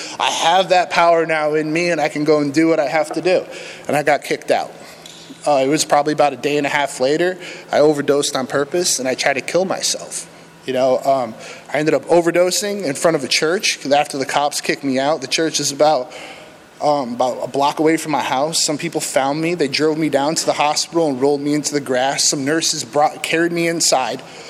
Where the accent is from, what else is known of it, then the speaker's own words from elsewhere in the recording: Massachusetts, United States; And I think I neglect to mention that I'm actually from Massachusetts.